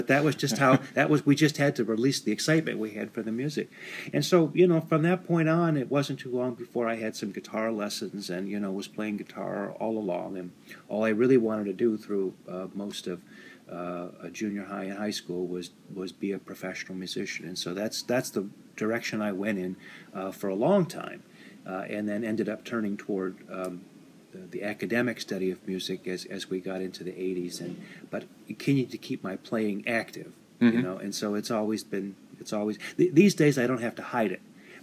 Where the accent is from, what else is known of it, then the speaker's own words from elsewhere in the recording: Detroit, Michigan, United States; my grandmother taking me to the Terrace Theater on Plymouth Road in Redford, Michigan. I grew up outside of Detroit.